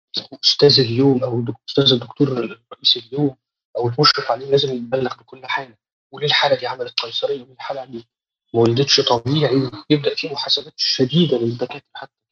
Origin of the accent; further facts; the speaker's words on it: Egypt; لينا الشرف ان احنا دكاتره مصريين الحقيقه